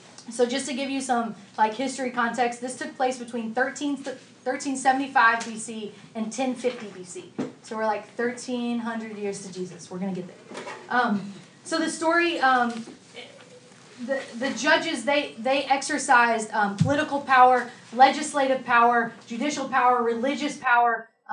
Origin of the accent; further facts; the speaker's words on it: the South, United States; accent: southern; because my southern accent and I don't know how to pronounce them